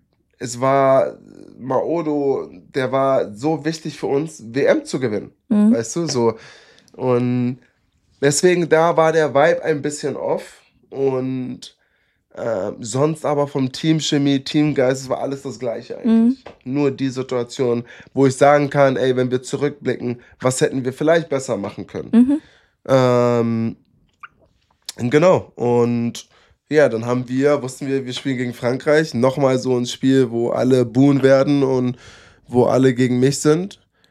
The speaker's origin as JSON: {"language": "German", "country": "Germany", "tie": "born there", "said": "Natürlich bin ich Deutscher und ich bin hier geboren, ich halte mich an die Regeln, ich mache meine Sachen."}